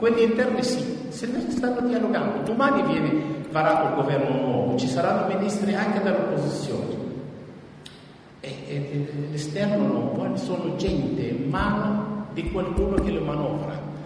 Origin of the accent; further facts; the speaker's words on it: Syria; Italian is a second language; c'è 23 milioni in Siria, sono 20 milioni che appoggiano lo Stato, ma io appoggio il mio paese, io non appoggio un ministro, un ufficiale, un qualcosa. Io voglio che conserva il mio paese lo stesso, che rimani come prima.